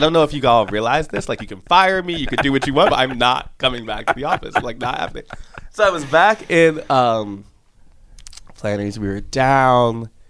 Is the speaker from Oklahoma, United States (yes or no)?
no; Illinois, United States; I've been to a bunch of Chicago Fire games because I grew up outside Chicago.